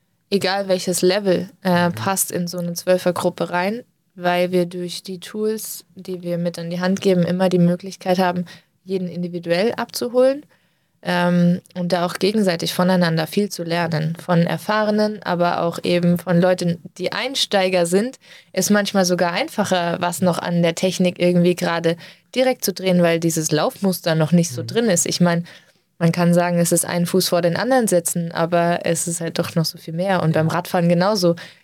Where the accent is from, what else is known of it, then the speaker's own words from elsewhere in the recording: Baden-Württemberg, Germany; ich komme aus dem Schwabenland und das war in Schwäbisch Gmünd, im tiefsten Schwabenland.